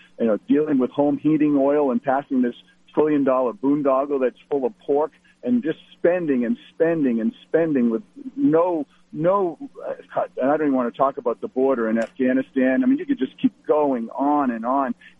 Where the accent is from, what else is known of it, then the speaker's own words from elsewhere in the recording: New Hampshire, United States; even though I'm ninth generation from New Hampshire.